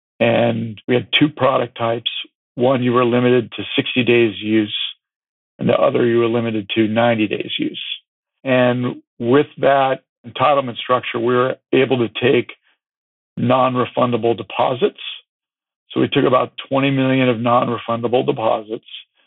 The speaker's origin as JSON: {"language": "English", "region": "California", "country": "United States", "tie": "born or raised there", "said": "growing up in California, our family had been to every resort hotel on the coast."}